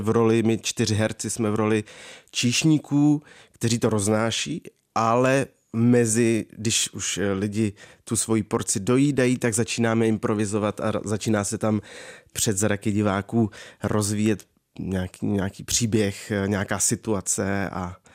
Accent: České Budějovice, South Bohemian Region, Czechia; born there; also born or lived in Brno; now in Prague, Czechia; Narodil jsem se v Budějcích.

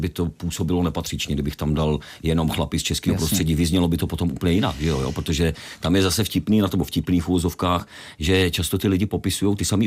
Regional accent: Vrchlabí, Hradec Králové Region, Czechia; Je to srdcovka, protože jsem rodilej vrchlabák, takže už vlastně vnímám ten region nebo širší podregion i s přesahem až po Hradec, protože mý prarodiče jako žili do teďka ještě strejdové ve Stěžerách

